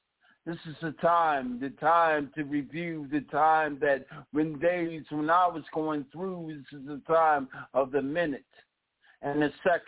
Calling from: Virginia, United States; I'm calling from Virginia.

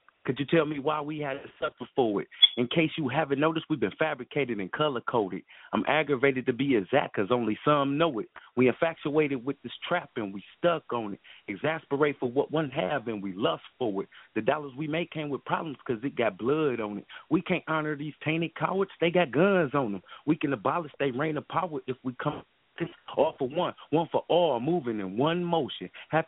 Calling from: Detroit, Michigan, United States; I'm calling from Detroit, Michigan.

